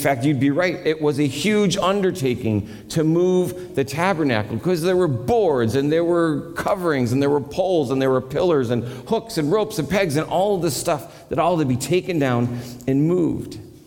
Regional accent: New York, United States; And I'm from New York, and so it was really wintry.

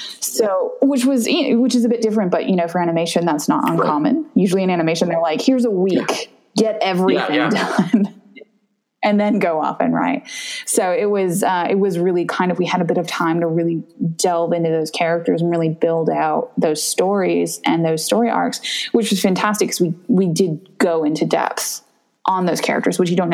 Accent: Canada; also born or lived in Ontario / British Columbia / Quebec / Alberta; I'm from everywhere. I'm from Canada. I grew up in Ontario, BC, Quebec and Alberta for, you know, two seconds. So a couple places in all those provinces.

